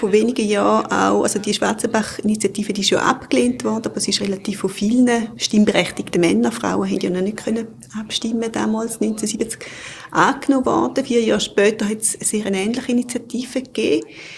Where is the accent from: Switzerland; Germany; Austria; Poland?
Switzerland; Eastern Switzerland; Und ich bin jetzt zum Beispiel in der Ostschweiz aufgewachsen, so in einem Dorf von 3000 Einwohnern. Ich bin auch Ende 70er Jahre auf die Welt gekommen.